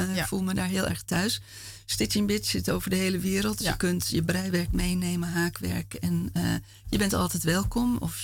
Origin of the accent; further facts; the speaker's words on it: Alkmaar, North Holland, Netherlands; Want ik ben natuurlijk als kind in Alkmaar opgegroeid, ook in een wijk.